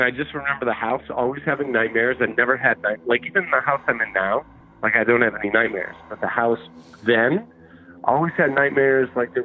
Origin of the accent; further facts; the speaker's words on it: Las Vegas, Nevada, United States; I'm from Vegas.